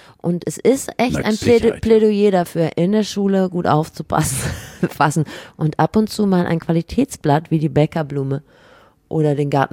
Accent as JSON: {"language": "German", "region": "Rhineland", "country": "Germany", "said": "ich komme aus dem Rheinland."}